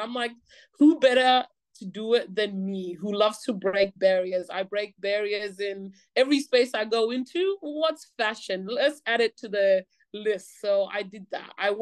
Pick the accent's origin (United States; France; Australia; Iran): Australia; growing up in Australia